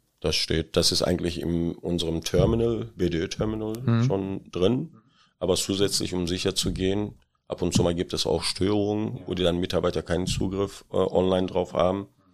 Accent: Istanbul, Turkey; German is a second language; moved away as an adult; also born or lived in Afşin; now in Bochum, Germany; Aber aufgewachsen bin ich in Istanbul, auch dort zur Schule gegangen, mein Abitur dort gemacht und erst mit 21, 22 bin ich erst nach Deutschland gekommen.

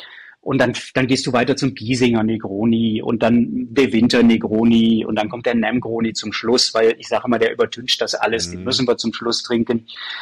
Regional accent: Aachen, North Rhine-Westphalia, Germany; wir sind beide aus Aachen, du hörst, dass ich kein Bayer bin

